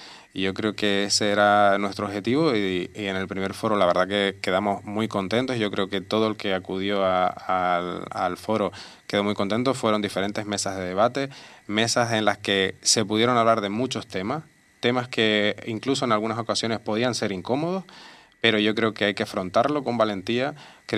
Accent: Canary Islands, Spain; en toda nuestra idiosincrasia como pueblo canario

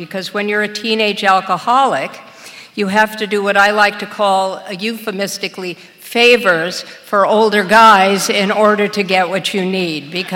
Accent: Idaho, United States; I'm a Jew from Idaho. If you know anything about Jews or Idaho, you know how weird that actually is. My parents were from the Bronx, thank you very much.

